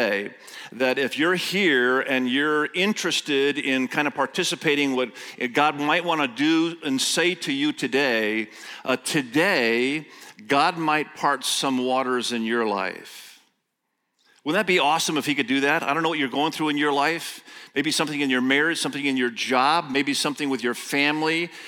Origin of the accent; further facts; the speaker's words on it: Indonesia; first language Indonesian; English is a second language; I was raised in Indonesia. My first language was Indonesian. And so if I screw up a little bit in English, it's because it's my second language.